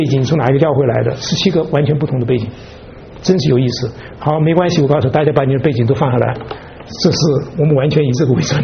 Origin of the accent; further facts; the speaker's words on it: China; 我们中国人你翻一个借东风，你说怎么样？